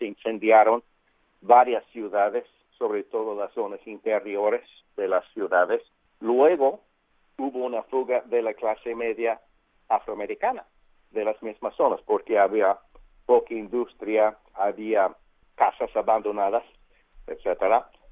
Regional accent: Los Angeles, California, United States; O sea, es mi ciudad natal, aquí yo nací y estaba en llamas

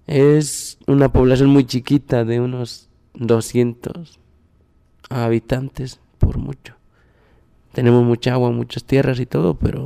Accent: Guerrero, Mexico; porque en mi tierra, yo vivo en la Sierra de Guerrero, pues se da mucho eso, ¿no?

